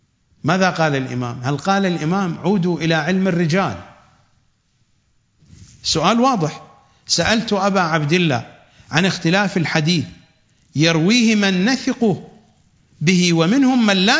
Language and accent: Arabic; Iraq; accent: Iraqi colloquial; الزخرف كما نقول في لهجتنا العراقية الدارجة زرق ورق